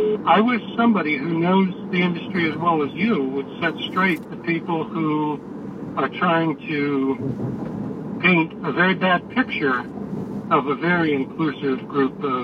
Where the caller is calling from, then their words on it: Arizona, United States; I'm calling from Arizona.